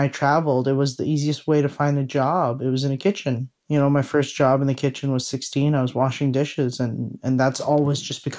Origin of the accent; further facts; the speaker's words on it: United States; the Chinatown community I grew up in America, by my aunties, by my grandmother, by my mom